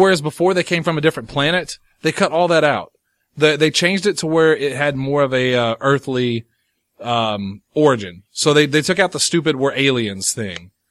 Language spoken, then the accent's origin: English; New Jersey, United States; accent: Jersey; and I'm from Jersey originally.